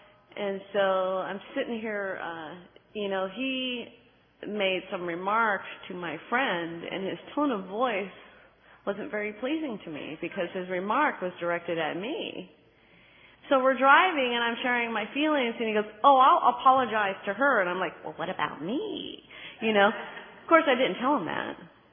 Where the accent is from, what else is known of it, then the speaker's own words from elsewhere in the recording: San Jose, California, United States; I am from San Jose, California. Just hop and a jump over.